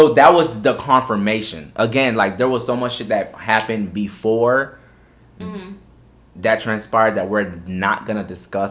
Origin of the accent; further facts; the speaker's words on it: Miami, Florida, United States; also born or lived in Orlando; growing up, you know, in Miami and growing up in Orlando, both places, it was just definitely a difficult thing